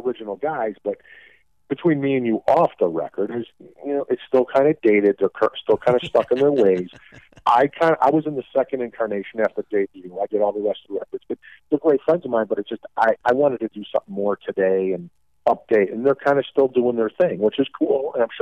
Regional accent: Chicago, Illinois, United States; Well, I grew up with … in Chicago.

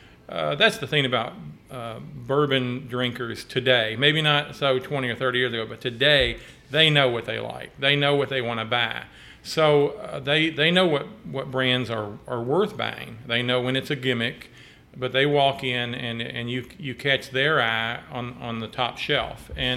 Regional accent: Boston, Kentucky, United States; Well, I grew up here in Boston, Nelson County.

